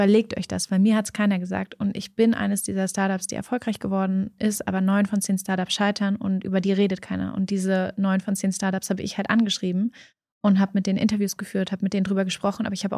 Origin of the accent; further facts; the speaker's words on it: Berlin, Germany; born there; Ich bin gebürtige Berlinerin